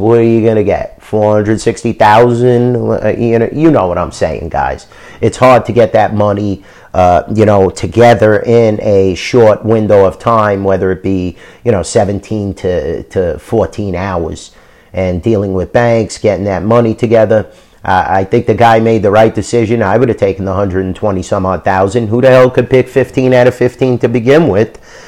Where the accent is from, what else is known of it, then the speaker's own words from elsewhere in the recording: New York, United States; I grew up in New York, and I know how the street bookies operate